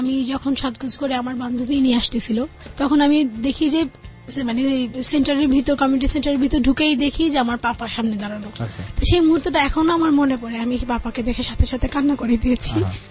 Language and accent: Bangla; Dhaka, Dhaka Division, Bangladesh; আমি অ্যাকচুয়ালি পুরান ঢাকারই মেয়ে